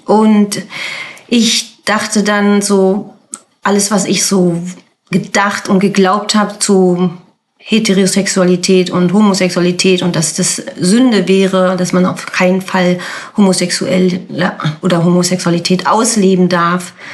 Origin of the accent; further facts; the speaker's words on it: Potsdam, Brandenburg, Germany; born there; Ich bin gebürtige Potsdamerin. Bin 52 Jahre alt.